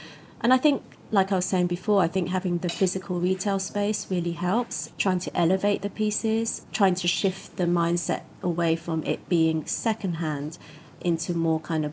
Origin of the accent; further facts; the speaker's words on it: London, United Kingdom; now in Hong Kong; I come from London